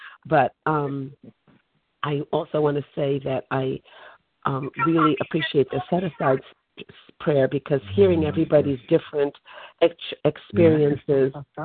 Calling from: New Jersey, United States; I'm calling from New Jersey, Central New Jersey.

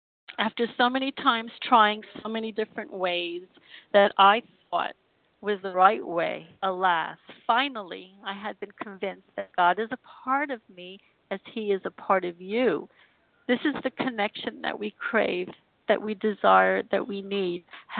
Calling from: Israel; I'm calling from the Holy Land of Israel

